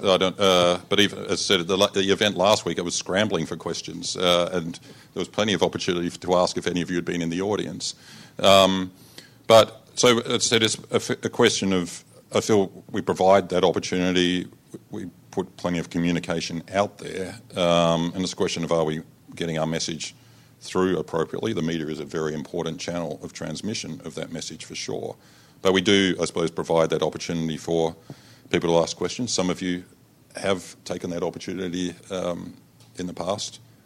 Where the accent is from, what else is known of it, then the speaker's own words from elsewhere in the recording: Adelaide, South Australia, Australia; Well, I'm from Adelaide originally